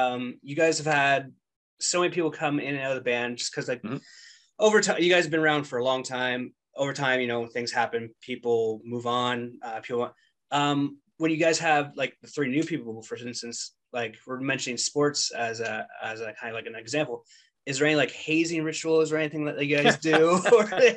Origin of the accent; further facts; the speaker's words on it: Owen Sound, Ontario, Canada; born there; I was born in Owen Sound, and I can't recall anyone that talented ever coming from Owen Sound.